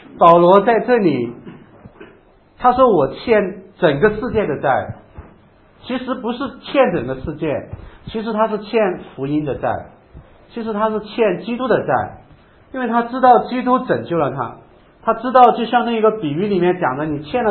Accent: China; 虽然我是中国人，我也知道戴家比 … 更爱中国人，虽然我身上流的是所谓炎黄子孙的血液

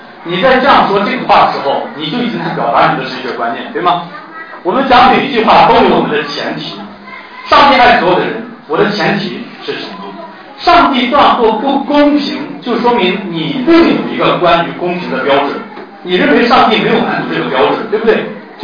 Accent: China; 我毕竟我们都是中国人

